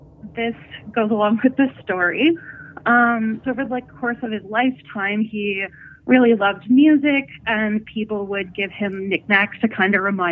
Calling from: Ontario, Canada; I'm calling from Northern Ontario.

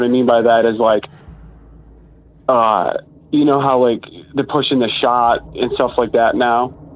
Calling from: Buffalo, New York, United States; I'm calling from Buffalo, New York.

